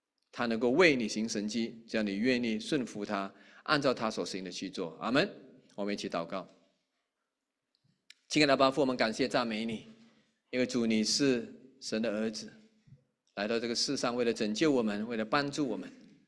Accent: Malaysia; 每次有机会回马来西亚的时候，我一定会专程从吉隆坡开了2个半3个小时的车来到我的家乡

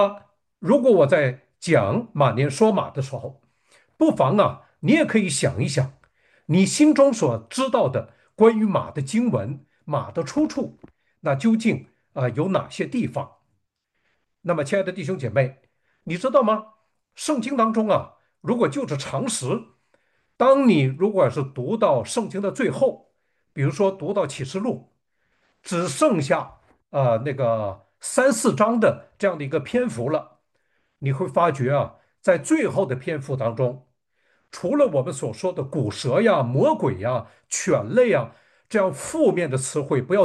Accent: Northeast China, China; 我们东北话呢。形容那种感觉叫做自由啊，叫做自由。只有东北人才明白自由这个含义啊

